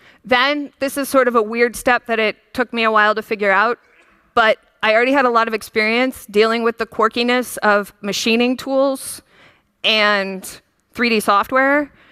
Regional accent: United States; Sometimes I think in inches. I'm American. I haven't quite converted.

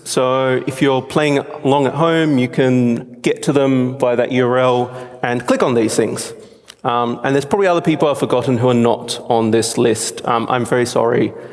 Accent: Australia; As I said, I'm Australian.

